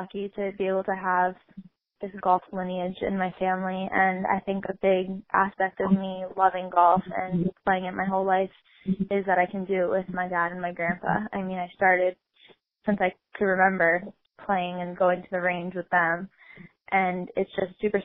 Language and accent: English; Delray Beach, Florida, United States; Well, I'm originally from Delray Beach, Florida, so I've grown up playing Florida golf, a bunch of courses with a bunch of water